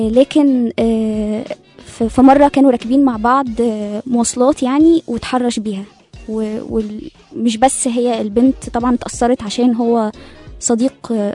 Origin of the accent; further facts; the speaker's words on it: Egypt; نسبة التحرش عندنا في مصر 99.3